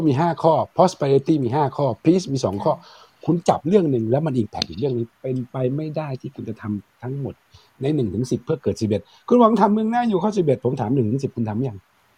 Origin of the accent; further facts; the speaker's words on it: Korat, Nakhon Ratchasima, Thailand; born there; เราก็คนไทยเกิดโคราชเราก็ไม่ยอมเขาหรอก